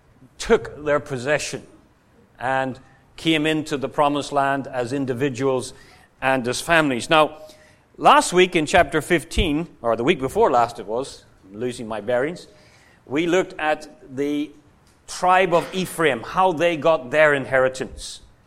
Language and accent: English; Ireland; I remember when I grew up in Ireland